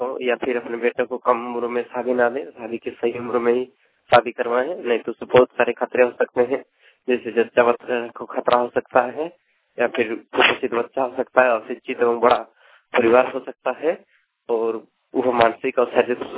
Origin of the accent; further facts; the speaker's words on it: Kunabada, Jharkhand, India; मैं कुनाबड़ा गांव राजनगर प्रखंड के सरिकला जिला का रहने वाला हूँ।